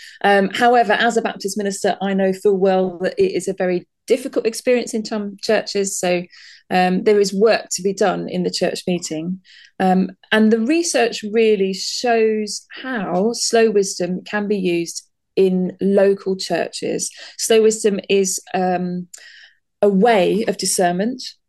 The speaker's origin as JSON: {"language": "English", "region": "London", "country": "United Kingdom", "tie": "born or raised there", "said": "My first church was at Woolwich, second in Poynton, which is in Cheshire, and now here back in North London, close to where I grew up in East London."}